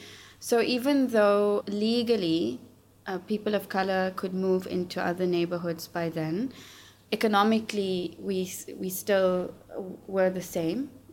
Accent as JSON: {"language": "English", "town": "Laudium", "region": "Gauteng", "country": "South Africa", "tie": "born or raised there", "said": "growing up in Lodium in South Africa, which was designated an Indian-only township by the apartheid regime, and I grew up at the end of apartheid. I was born just a few days after Mandela was released from prison."}